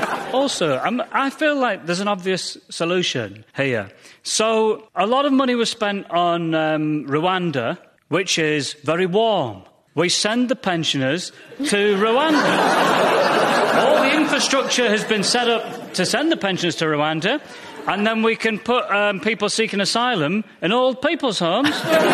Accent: Goole, Yorkshire and the Humber, United Kingdom; In my hometown of Goole

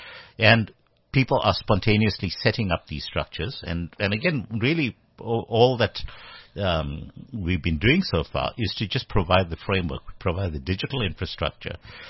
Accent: South Africa; inherent goodwill that we have as South Africans.

